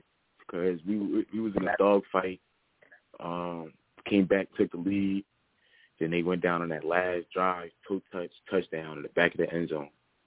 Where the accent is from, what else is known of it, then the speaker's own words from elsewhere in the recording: New Jersey, United States; we're both from Jersey.